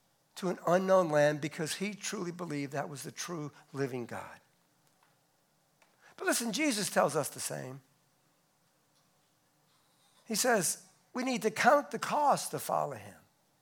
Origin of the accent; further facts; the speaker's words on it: New Orleans, Louisiana, United States; now in Dallas, United States; So we were leaving our home, our family, our friends we grew up with in the New Orleans area. We were living in Metairie at the time to move to Dallas, Texas.